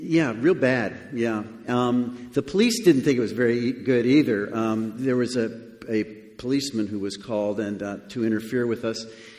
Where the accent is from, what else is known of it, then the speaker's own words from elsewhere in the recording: Connecticut, United States; I grew up in Connecticut, which is in the sort of north part of the United States, up in New England. And we lived right near the water called Long Island Sound.